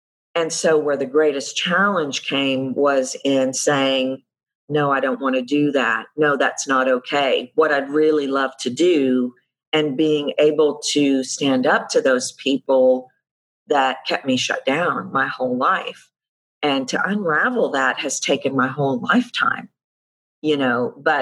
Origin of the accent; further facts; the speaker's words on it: Texas, United States; I grew up in the South, I'm from Texas